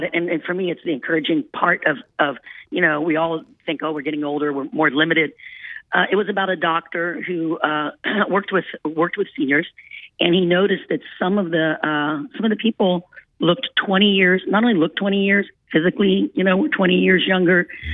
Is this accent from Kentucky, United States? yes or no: yes; Kentucky, United States; You know, I'm from Kentucky, and when you go back to Kentucky and you see somebody 65